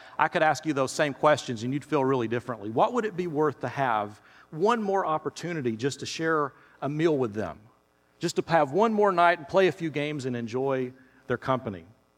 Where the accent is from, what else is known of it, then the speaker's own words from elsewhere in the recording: Tennessee, United States; I grew up in Tennessee in the middle of the country.